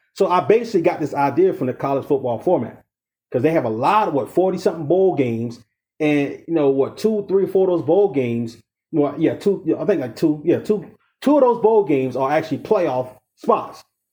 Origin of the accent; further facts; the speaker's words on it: South Carolina, United States; Like, I named my own South Carolina Bowl. I'm from South Carolina.